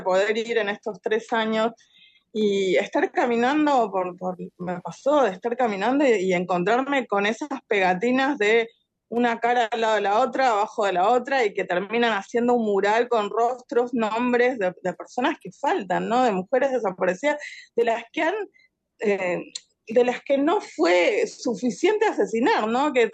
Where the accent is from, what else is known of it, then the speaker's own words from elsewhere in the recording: Argentina; Nací en el 78 en Argentina, plena dictadura de Videla